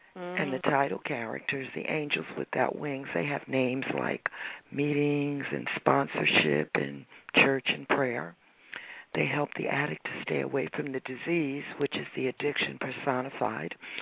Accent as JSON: {"language": "English", "town": "Newark", "region": "New Jersey", "country": "United States", "tie": "born or raised there", "said": "And we chose Newark. Well, I chose Newark partly because it's my hometown, and I wanted to make a real impact with this particular performance."}